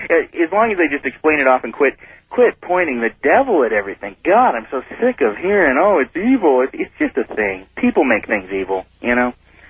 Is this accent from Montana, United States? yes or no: yes; Montana, United States; I've lived all over Montana, born and bred in Montana